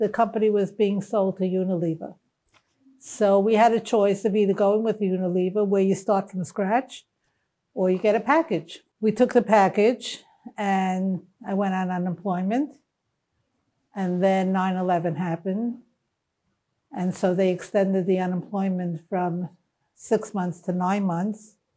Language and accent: English; Brooklyn, New York, United States; Brooklyn, Bensonhurst.